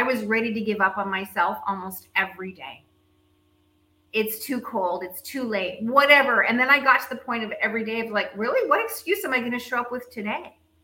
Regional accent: Canada; moved away as an adult; now in Mexico; I'm coming to you from Mexico, where I now live. I grew up in Canada. I lived my whole life in Canada.

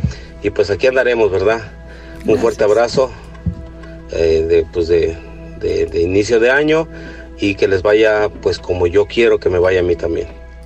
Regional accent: Cuernavaca, Morelos, Mexico; moved away; Yo soy de Cuernavaca, Morelos.

